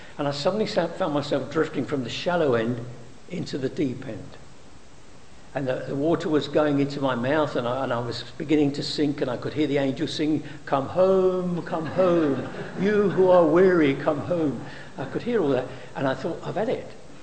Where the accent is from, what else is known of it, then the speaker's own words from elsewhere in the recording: Poplar, London, United Kingdom; I was born and raised in the East End of London in Poplar.